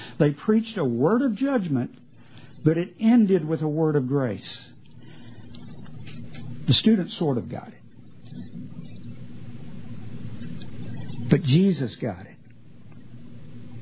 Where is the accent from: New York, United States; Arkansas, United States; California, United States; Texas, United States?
Arkansas, United States; Texarkana; It was surprising to me where I grew up in Texarkana, Arkansas, there was a cafeteria called Bryce's Cafe.